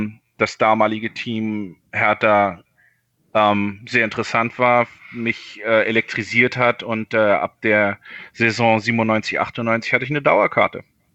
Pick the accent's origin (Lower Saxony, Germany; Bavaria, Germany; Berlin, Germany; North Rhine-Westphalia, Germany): Berlin, Germany; now in Hamburg, Germany; Ich bin in Berlin-Charlottenburg geboren, 1985 im März und bin eigentlich bis 2004 in Berlin geblieben, habe also Abitur gemacht, habe mich gegen ein Studium entschieden und bin dann nach Hamburg gezogen zur Ausbildung.